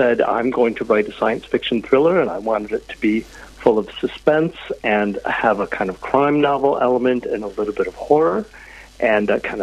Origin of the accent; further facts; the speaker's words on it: Michigan, United States; He goes to a remote island in Lake Michigan, and I grew up in Michigan, so it's near and dear to my heart.